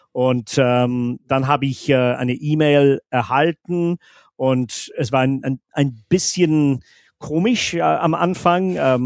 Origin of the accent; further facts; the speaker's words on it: Scotland, United Kingdom; German is a second language; es war wie eine Geheimwelt von mir als Junge in Schottland. Mhm. Ich konnte ein bisschen Deutsch sprechen. Mit 9, 10 ist es natürlich besser geworden.